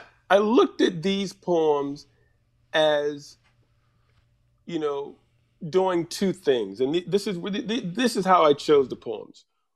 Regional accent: Virginia, United States; had I been back in my hometown in Virginia

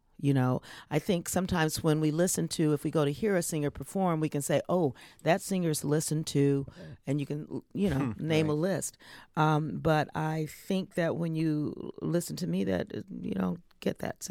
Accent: Flint, Michigan, United States; I grew up in Flint, Michigan. So when Motown started in 59, you know, I was right there.

